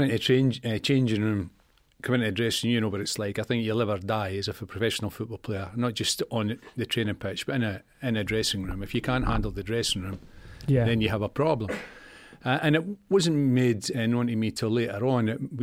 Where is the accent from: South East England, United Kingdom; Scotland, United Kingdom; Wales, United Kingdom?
Scotland, United Kingdom; moved away; But when I came down from Leeds to Leeds from Scotland, Don Revy put me between Eddie Gray and Peter Lorimer to get stripped